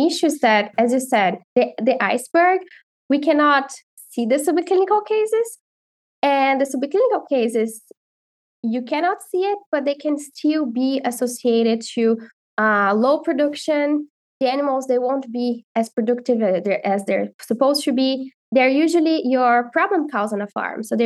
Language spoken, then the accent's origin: English; Brazil; now in Calgary, Canada; I am a veterinarian from Brazil. So I finished my vet school in 2019, and I came to Calgary to do an internship with Herman and his students. And then I just ended up staying